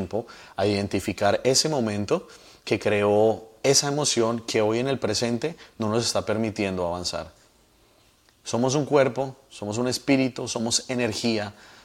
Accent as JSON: {"language": "Spanish", "country": "Colombia", "moved": "yes", "lives_now": "Miami, United States", "said": "Yo soy colombiano, pero vivo en Estados Unidos, en Miami, desde hace 10 años."}